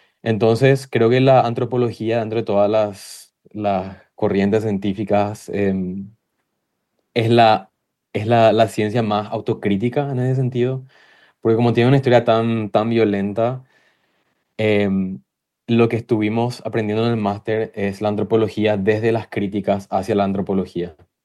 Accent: Paraguay; moved away; desde que emigré siempre estoy pensando a Paraguay, como realmente nunca sentí que salí de Paraguay.

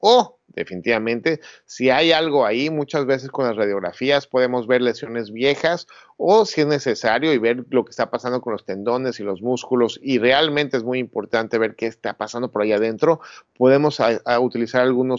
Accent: Mexico; como hispano y como mexicano

